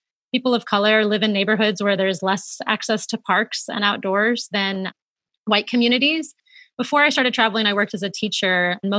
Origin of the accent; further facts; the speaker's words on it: Florida, United States; So I grew up in Florida, so there was a lot of outdoors in terms of the beach, but it's a pretty flat state